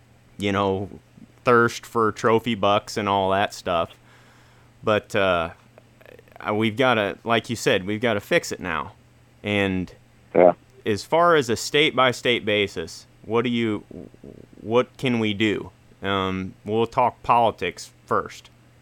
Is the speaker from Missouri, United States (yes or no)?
yes; Paris, Missouri, United States; now in Iowa, United States; I've seen it happen in my hometown back in Paris, Missouri, about 1,100 people, and then up here in Iowa